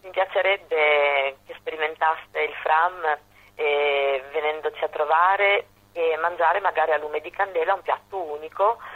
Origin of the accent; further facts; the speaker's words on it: Bologna, Emilia-Romagna, Italy; sono di Bologna, città nella quale ho deciso di aprire il mio locale insieme a mia figlia